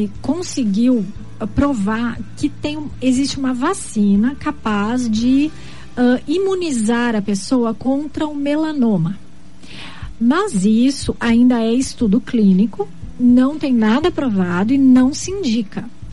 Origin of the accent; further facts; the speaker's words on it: Rio Grande do Sul, Brazil; moved away as an adult; now in Dourados, Brazil; Há 13 anos, vai fazer 14 anos já. Eu nasci no Rio Grande do Sul.